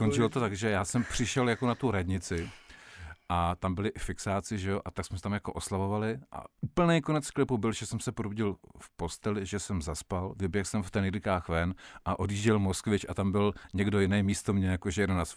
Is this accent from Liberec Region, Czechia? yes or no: yes; Turnov, Liberec Region, Czechia; born there; já jsem se narodil v Turnově, vím, což je takový to městečko v úžasné krajině, takzvaný český ráj. Takže všude borový lesy, skály, prostě úžasný.